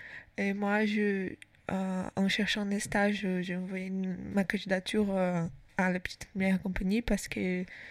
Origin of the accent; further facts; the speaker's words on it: Brazil; French is a second language; moved away as an adult; now in Toulouse, France; Je suis brésilienne, je ne suis pas française. Et je suis arrivée exactement le 8 mars de l'année dernière